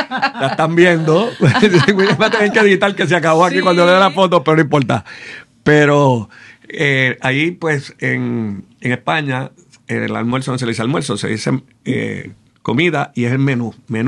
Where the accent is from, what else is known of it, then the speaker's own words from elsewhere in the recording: Puerto Rico; Como los puertorriqueños que llegamos a un sitio y nos quedamos toda la noche en el mismo sitio.